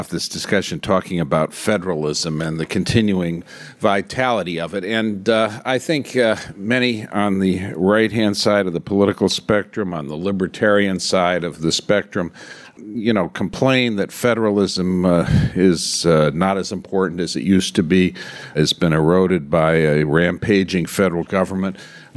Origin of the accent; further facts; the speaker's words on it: Michigan, United States; When I was in my home state of Michigan recently